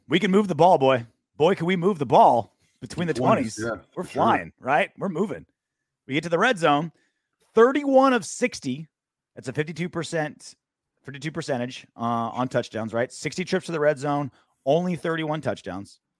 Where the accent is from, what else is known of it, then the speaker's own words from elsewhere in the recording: California, United States; we're both from California. Like I'm pretty Californian.